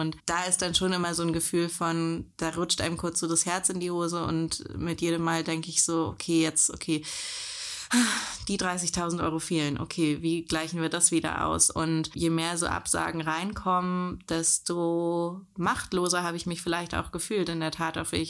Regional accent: Berlin, Germany; ich bin 37 Jahre alt, bin Berlinerin und lebe mit meinem Partner und meinem einjährigen Sohn und meinem fast 15-jährigen Dackel in Kreuzberg.

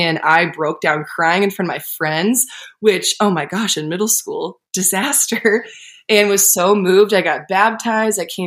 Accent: Portland, Oregon, United States; also born or lived in Houston, Texas / Toronto, Canada; because I was born in Houston, Texas. I lived in Toronto, Canada. I grew up in Portland, Oregon. Went to college in Eugene.

